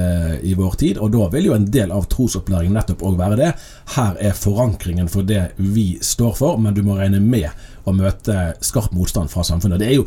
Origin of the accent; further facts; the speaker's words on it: Bergen, Vestland, Norway; jeg har vokst opp i Bergen og gikk på en vanlig offentlig skole helt sør i kommunen her